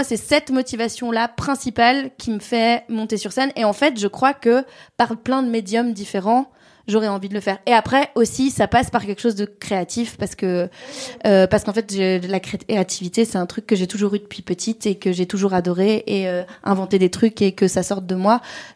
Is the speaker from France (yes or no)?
yes; France; Je suis française